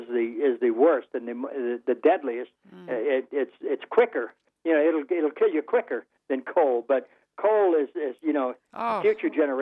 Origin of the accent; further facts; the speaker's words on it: Ohio, United States; and then in my home state of Ohio.